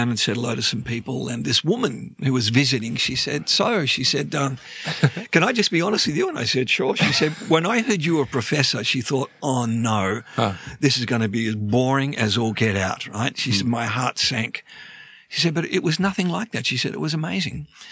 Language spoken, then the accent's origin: English; Melbourne, Victoria, Australia; I grew up in Melbourne. When I say the word Melbourne, it's not just a single word.